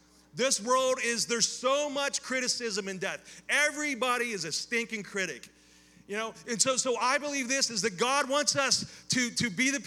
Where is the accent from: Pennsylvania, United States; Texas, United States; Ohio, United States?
Pennsylvania, United States; I'm from Western Pennsylvania.